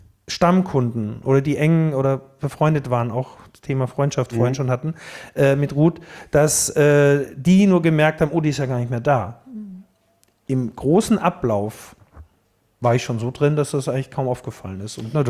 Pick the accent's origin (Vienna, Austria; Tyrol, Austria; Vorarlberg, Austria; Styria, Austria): Styria, Austria; Die Ennstal, ja. So mein Heimatschiff quasi, ne? Ich komme ja aus dem Ennstal.